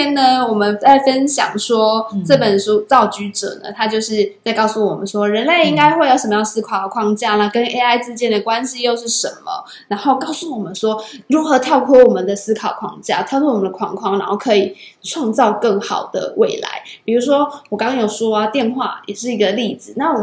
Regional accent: Taiwan; 是其实我摩擦这件事对我们，至少对我们台湾人来讲，其实是还蛮不容易的一件事情。

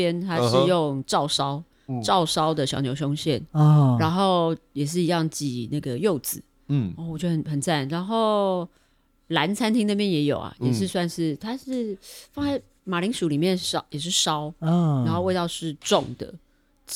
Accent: Sanchong, New Taipei, Taiwan; 在我们三重有早上 早场有一摊就是米粉汤那种

